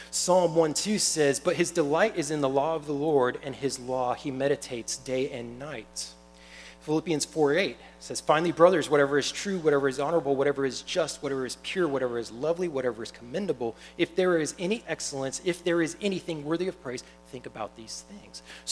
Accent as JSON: {"language": "English", "town": "Killeen", "region": "Texas", "country": "United States", "said": "I'm from Killeen, so of course I enjoy that."}